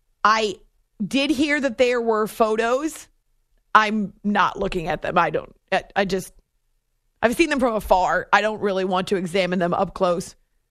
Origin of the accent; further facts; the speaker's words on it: New Jersey, United States; I come from New Jersey, to be across the river and the skyline's gone